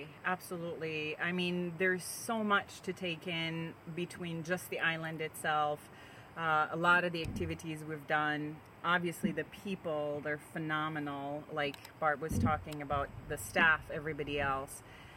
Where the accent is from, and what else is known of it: Iran; born or raised there; also born or lived in Germany / England / Dallas; now in Minneapolis, United States